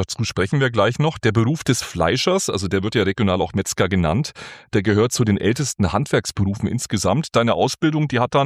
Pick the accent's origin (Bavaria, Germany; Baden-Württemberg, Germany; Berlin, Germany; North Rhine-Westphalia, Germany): Bavaria, Germany; born there; accent: Franconian; Also du bist wie ich gebürtiger Franke. Das hört man uns beiden auch an.